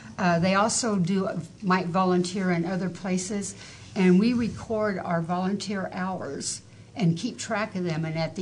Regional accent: West Coast, United States; my phone number is from West Coast phone number. I'm from the West Coast.

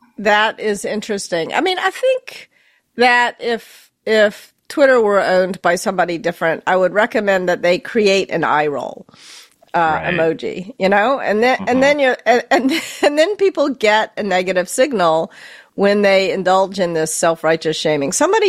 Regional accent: the South, United States; I was raised in the South. I'm very familiar with cry bullying.

